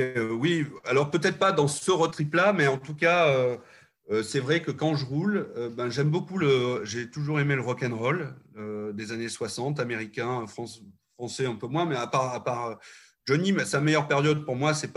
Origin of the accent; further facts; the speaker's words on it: Saint-Céré, Occitanie, France; je suis originaire du Lot, de Saint-Céré, d'une petite bourgade qui s'appelle Saint-Céré dans le Lot, qui est à 50 km au sud de Brive.